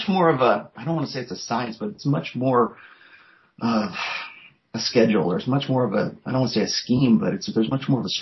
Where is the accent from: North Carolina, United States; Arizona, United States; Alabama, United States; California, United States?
California, United States; Los Angeles; I grew up in Los Angeles. I went to community colleges in Los Angeles. I didn't go to a university until I got to Nevada.